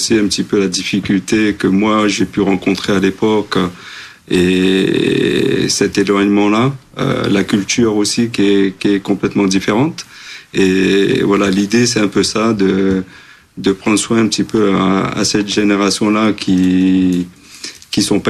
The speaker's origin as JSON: {"language": "French", "region": "Réunion", "country": "France", "said": "Les Portugais, il y en a beaucoup chez nous à La Réunion."}